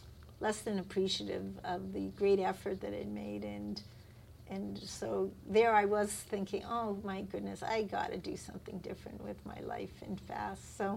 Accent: Winnipeg, Manitoba, Canada; I grew up in Winnipeg, and I was at a private Jewish school

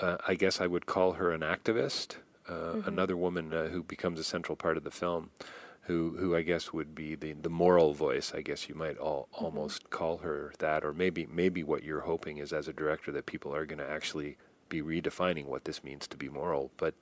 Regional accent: Toronto, Ontario, Canada; where we live, just west of Toronto, I grew up in Toronto, but we live west

